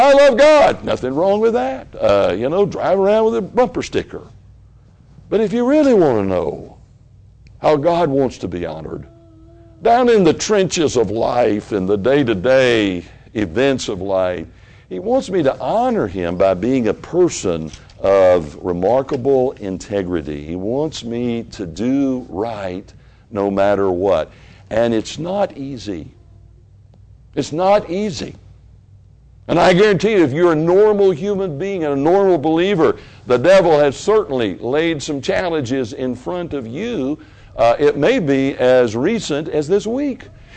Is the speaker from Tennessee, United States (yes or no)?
yes; Memphis, Tennessee, United States; there's a lady over in Memphis, Tennessee, in my hometown, and she's in the federal pen.